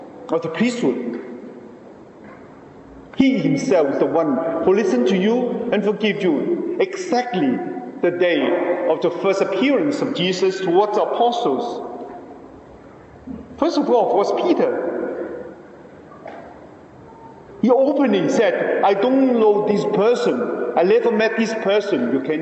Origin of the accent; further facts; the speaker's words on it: China; English is a second language; I just called out loudly with Italian because I know Italian. I told him, I come from China.